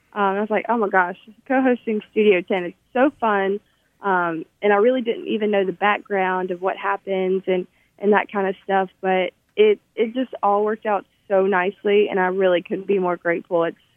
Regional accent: Saraland, Alabama, United States; I grew up in Saraland, Alabama, and so. Went through the Saraland school system, graduated from Saraland

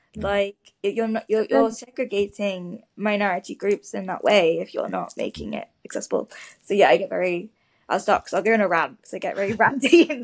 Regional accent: Manchester, North West England, United Kingdom; I'm from Manchester originally

